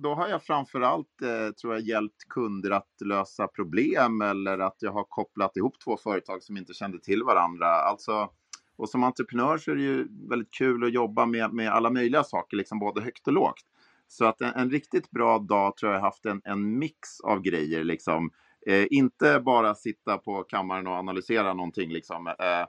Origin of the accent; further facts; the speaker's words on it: Sweden; Det var 54 personer från hela världen då. Jag var den enda från Sverige i den här kursen då.